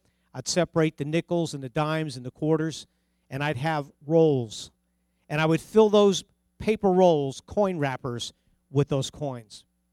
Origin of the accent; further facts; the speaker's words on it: New Jersey, United States; accent: New Jersey; That's my New Jersey accent, sorter.